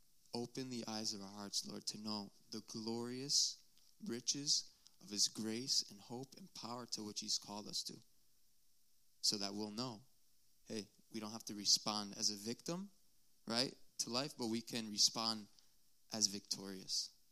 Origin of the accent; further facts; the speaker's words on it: Connecticut, United States; I'm from Connecticut, but I've gone all around, and I like to eat.